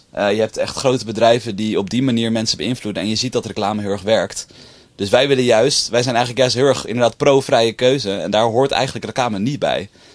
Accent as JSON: {"language": "Dutch", "town": "Amsterdam", "region": "North Holland", "country": "Netherlands", "said": "Ja, ik kom uit Amsterdam."}